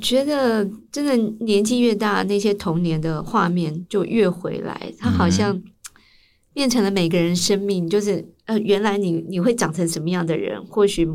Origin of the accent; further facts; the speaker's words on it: Taipei, Taiwan; 我虽然是台北人，但是我成长在北投。